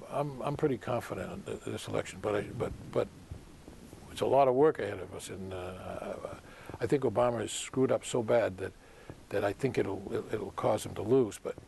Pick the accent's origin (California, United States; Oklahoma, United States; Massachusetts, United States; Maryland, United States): Massachusetts, United States; Boston; Yeah, in Boston. I grew up in Boston.